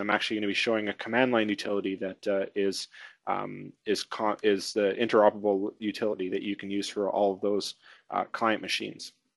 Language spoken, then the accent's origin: English; Winnipeg, Manitoba, Canada; I'm here from Winnipeg, Manitoba.